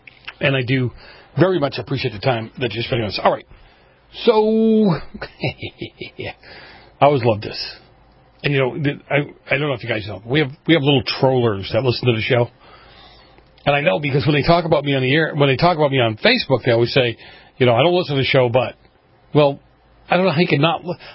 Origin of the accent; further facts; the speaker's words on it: Boston, Massachusetts, United States; And I'm sure where I grew up, in the area that I grew up in Boston, I probably had a majority of the same issues that I had in black communities. It was a very, very poor community.